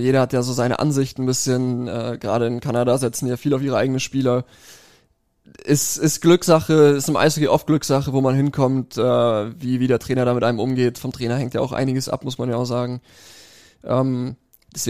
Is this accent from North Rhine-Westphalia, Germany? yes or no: yes; Cologne, North Rhine-Westphalia, Germany; Die Berge, das hast du ja hier in Köln, vor allem wo ich herkomme, ja gar nicht.